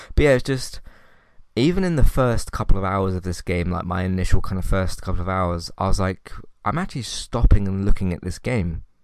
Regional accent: United Kingdom; it's not different from me, because I am British.

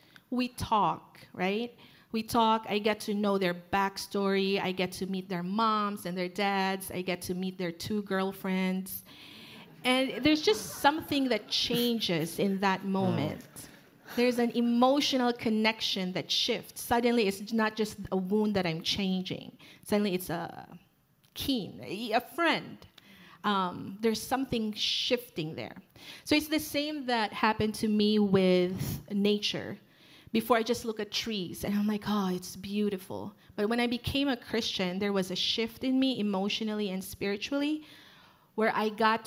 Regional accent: Philippines; moved away as an adult; now in United States; I grew up in the Philippines, and I came here in the States when I was 22. So all of my childhood are in the Philippines. Our house was made of bamboo floors and bamboo walls and a tin roof

